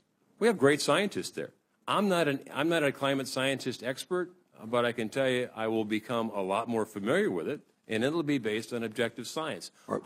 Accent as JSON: {"language": "English", "region": "Montana", "country": "United States", "said": "I'm from Glacier National Park."}